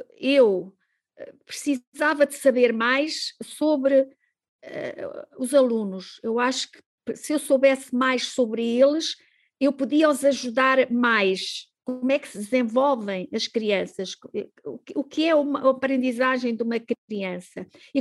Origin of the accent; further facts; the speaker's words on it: Mozambique; eu cresci em Moçambique, eu acho que fui uma sortuda, porque eu cresci no mato.